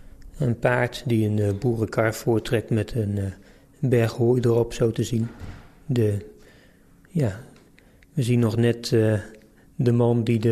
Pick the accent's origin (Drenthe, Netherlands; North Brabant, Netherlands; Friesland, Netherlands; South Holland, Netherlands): Drenthe, Netherlands; Gieten; Ik kom zelf uit Gieten